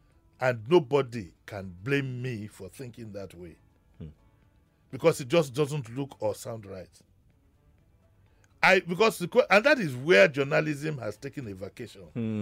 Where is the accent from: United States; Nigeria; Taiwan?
Nigeria; say I'm a Nigerian, what does it mean? We enjoyed that in the 70s. You go somewhere, you say you're a Nigerian, but now.